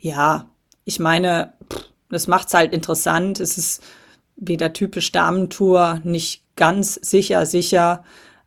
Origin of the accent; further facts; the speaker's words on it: Cologne, North Rhine-Westphalia, Germany; born there; Und da ist man als, wie ich, gebürtiger Kölner halt auch so eine Woche weg.